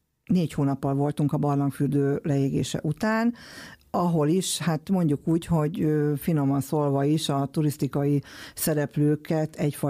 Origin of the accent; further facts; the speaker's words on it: Miskolc, Borsod-Abaúj-Zemplén, Hungary; és én valóban így gondolom, hogy miskolciként is, meg objektíven nézve is, hogy Miskolc magyarországi viszonylatban